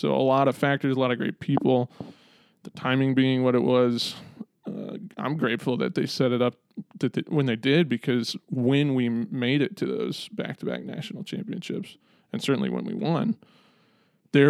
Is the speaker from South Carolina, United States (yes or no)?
yes; Lexington, South Carolina, United States; also born or lived in St. Louis; We moved back when I was about 10 years old to Lexington, South Carolina, because their parents were getting a little bit older. So we came back to the great state of South Carolina.